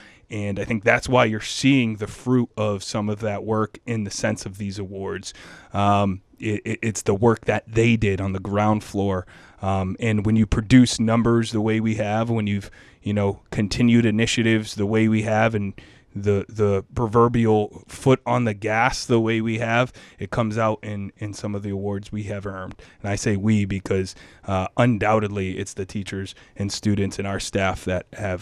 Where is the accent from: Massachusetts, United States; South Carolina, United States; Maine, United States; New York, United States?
Massachusetts, United States; New Bedford; I'm from South Coast, Massachusetts, right? And grew up in the New Bedford area. I'm a son of two immigrant parents. My father immigrated to New Bedford, my mother to Fall River